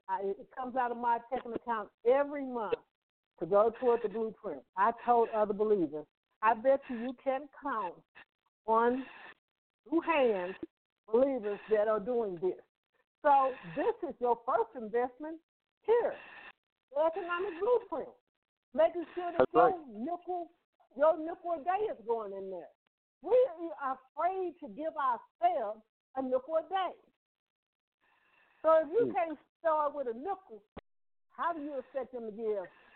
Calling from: St. Louis, Missouri, United States; I'm calling from St. Louis.

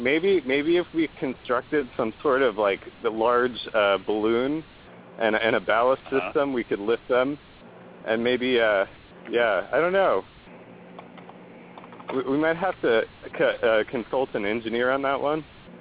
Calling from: California, United States; Hi there. … from Central California.

